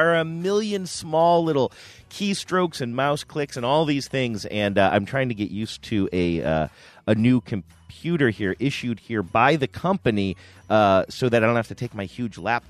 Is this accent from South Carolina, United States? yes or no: no; Cleveland, Ohio, United States; Growing up in Cleveland, it's always fun to be back in the Midwest.